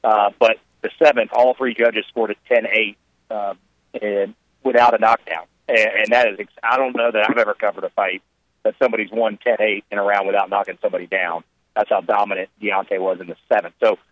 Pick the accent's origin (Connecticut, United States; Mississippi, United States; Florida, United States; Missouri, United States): Florida, United States; Pensacola; I grew up in Pensacola